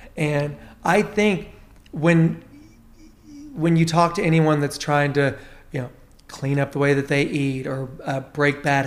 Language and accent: English; Tennessee, United States; I'm from Tennessee.